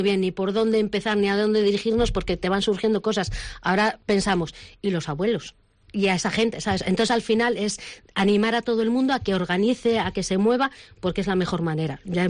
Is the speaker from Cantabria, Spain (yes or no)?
yes; Ribamontana al Monte, Cantabria, Spain; Nosotras somos de Ribamontana al Monte.